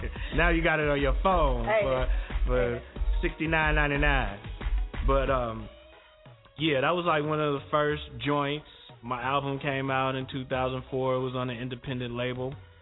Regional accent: Los Angeles, California, United States; I'm from Los Angeles, California, by way of Watts, the hood.

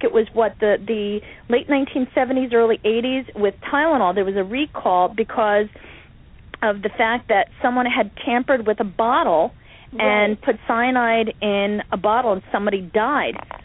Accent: United States; I think business is great. I'm an American, and I think anybody who has a business, you know, go for it.

